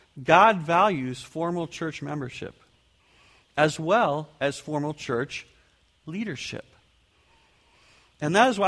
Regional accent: California, United States; I remember back in my hometown in California, it's kind of the running joke that everybody had at one time been a part of the worship services of each of the churches in town.

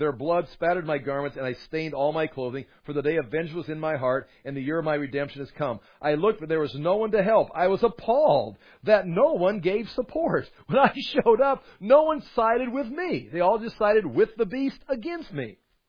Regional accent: United States; well, I'm an American, I'm a patriot.

